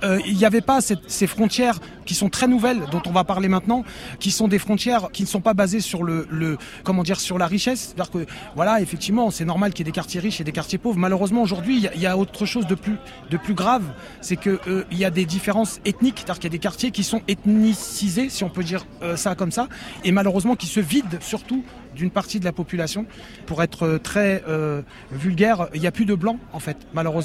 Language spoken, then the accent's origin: French; Sevran, Île-de-France, France; born there; ça fait maintenant 5 ans que je suis dans ce quartier. Alors moi, je suis né à côté, hein, je suis né à Sevran